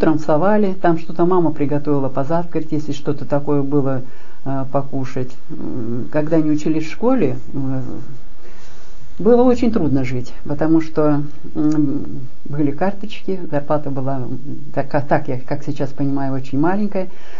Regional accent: Gavrilovka, Kyrgyzstan; born there; Я родилась 3 июня 1936 года в селе Гавриловка Алачинского района в Киргизии.

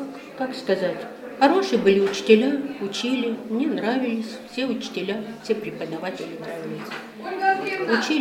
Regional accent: Burfarpus, Altai Krai, Russia; now in Kemerovo, Russia; Село Бурфарпус Алтайского края, Волчихинский район.

